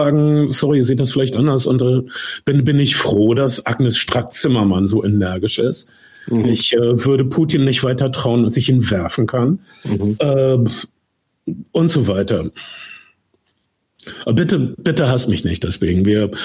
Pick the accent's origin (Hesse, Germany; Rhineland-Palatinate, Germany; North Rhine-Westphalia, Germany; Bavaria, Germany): North Rhine-Westphalia, Germany; Und ich bin in Nordwestfalen aufgewachsen